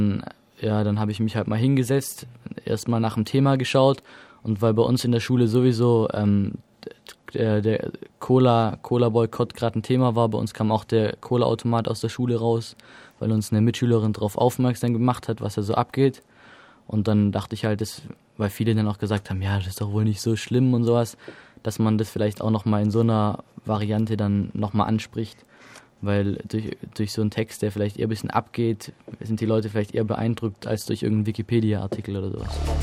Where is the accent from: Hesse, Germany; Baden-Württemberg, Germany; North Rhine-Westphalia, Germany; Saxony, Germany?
Baden-Württemberg, Germany; Tübingen; Ich komme aus Tübingen in der Nähe von Stuttgart.